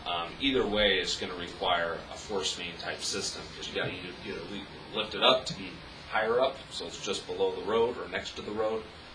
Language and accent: English; Bellevue, Washington, United States; Sammamish Plateau was, and I grew up in Bellevue in Seattle, so I've been around a long time.